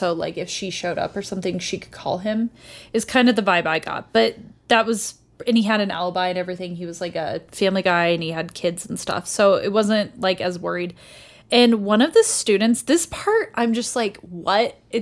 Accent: Colorado, United States; Hi, I'm from Colorado. Everything is Colorado centric.

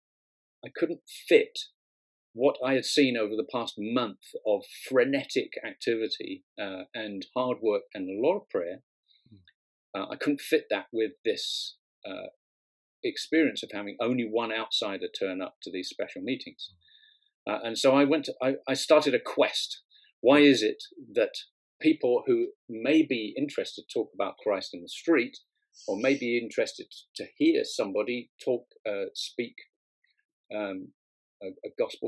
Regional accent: Brighton, South East England, United Kingdom; also born or lived in Aberystwyth; now in Bridgend, United Kingdom; I grew up in Brighton and I just grew up there. Pretty much my whole growing up there, and then studied in Aberystwyth in Wales for a year, for 3 years, and then went off to Asia when I was 23.

